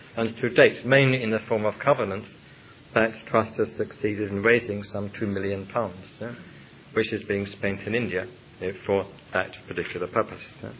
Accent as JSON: {"language": "English", "region": "England", "country": "United Kingdom", "said": "I mean, being English, was me."}